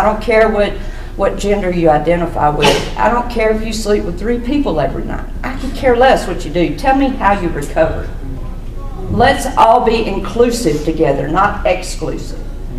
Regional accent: Arab, Alabama, United States; also born or lived in Baton Rouge, Louisiana; I grew up in Arab, Alabama, God's country.

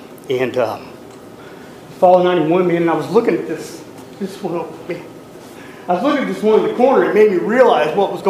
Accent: Broken Arrow, Oklahoma, United States; You know, I grew up in Broken Arrow

